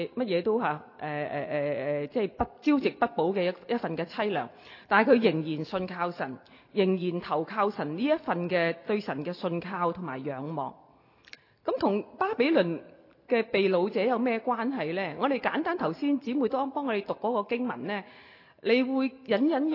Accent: China; 咁我哋中國人呢，我哋大家都讀過下

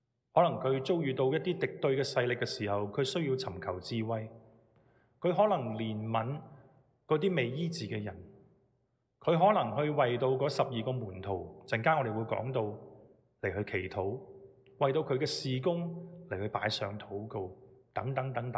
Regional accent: China; 在我们中国人的传统里面

